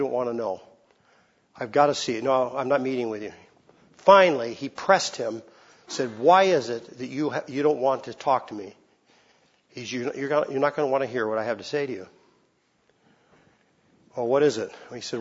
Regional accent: California, United States; I'm from California where men are men and women are too, you know.

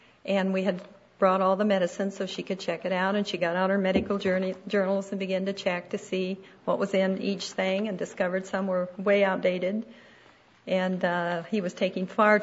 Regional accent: United States; She was from Nicaragua. I was from America, and yet here we met on this boat.

